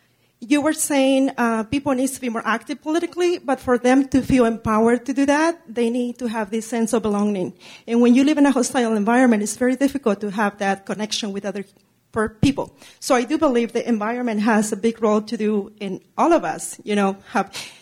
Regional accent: Mexico; now in United States; I'm a social worker. I moved from Mexico in 1995, and you are definitely an Orgullo Latino, and I follow most of you.

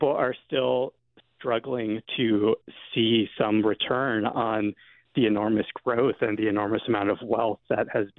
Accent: Albuquerque, New Mexico, United States; one of the kind of things that I grew up with in Albuquerque was this idea of the three cultures of New Mexico

